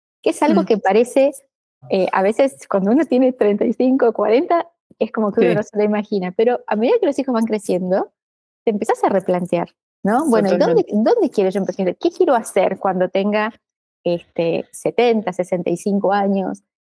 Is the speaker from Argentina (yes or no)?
yes; Buenos Aires, Argentina; moved away as an adult; also born or lived in Brazil; now in Madrid, Spain; yo estoy en Madrid, en España, hace 2 años y medio y vengo de Buenos Aires. Yo viví muchos años en Brasil de chica, pero después ya de adulta, digamos, en Buenos Aires